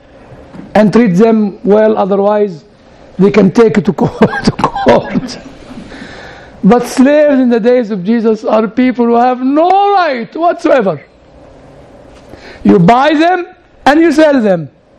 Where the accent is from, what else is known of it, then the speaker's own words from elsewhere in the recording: United Kingdom; I said, "I'm British."